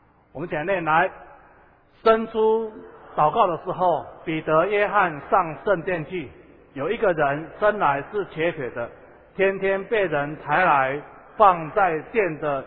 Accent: Taiwan; 表示我们台湾人真的不容易说我爱你啊

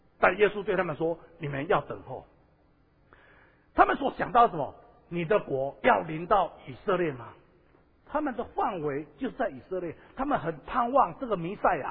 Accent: Taiwan; 我常常觉得我们台湾人哦

